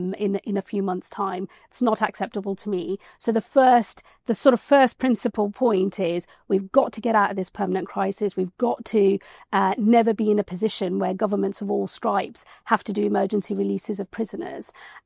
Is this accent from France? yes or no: no; United Kingdom; being British, being in this country, having the freedoms that I have